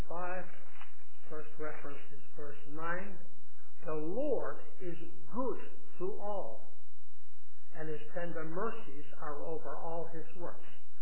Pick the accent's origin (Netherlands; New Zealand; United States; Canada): Netherlands; Where I grew up in Holland, it was normal to have 3 offerings.